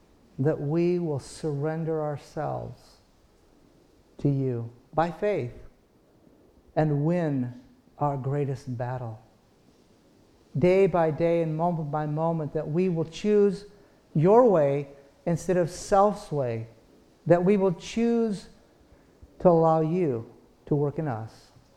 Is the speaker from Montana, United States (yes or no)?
yes; Montana, United States; We're from Montana.